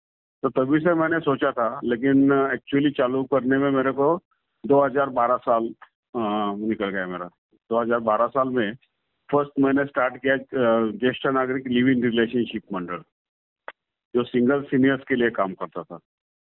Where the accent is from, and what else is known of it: Pune, Maharashtra, India